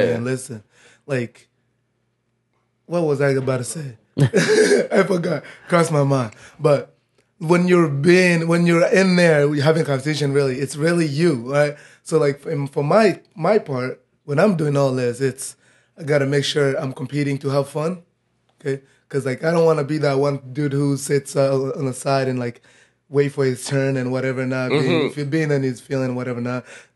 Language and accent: English; Burundi; English is a second language; moved away; when I came out here, it was about to be 10 years now when I came from Africa to Burundi. I mean, from Burundi to here.